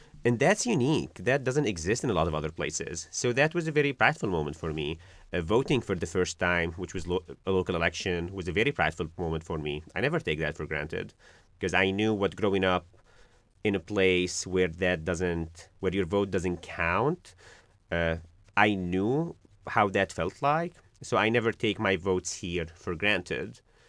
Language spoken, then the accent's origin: English; Syria; now in United States; the U.S. and then moved here, got naturalized, became a citizen, I never voted until I came to the United States, because in the country where I grew up in Syria